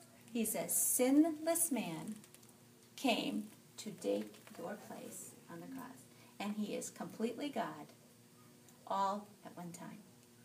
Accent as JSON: {"language": "English", "region": "Minnesota", "country": "United States", "tie": "born or raised there", "said": "I grew up in Minnesota."}